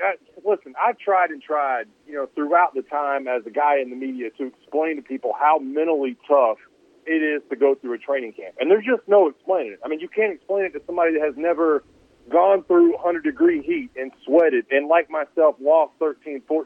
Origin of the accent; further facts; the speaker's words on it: Florida, United States; It's hot in Georgia. It's hot in Alabama. I grew up in Florida. It's hot down there.